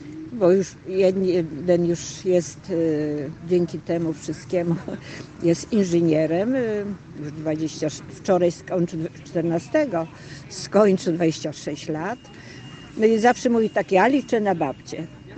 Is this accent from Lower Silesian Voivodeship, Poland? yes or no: yes; Chomiąża, Lower Silesian Voivodeship, Poland; pochodzę z takiej parafii, że budowała kościół z XII wieku pod wezwaniem świętego Michała Archanioła. Co? Chomiąży.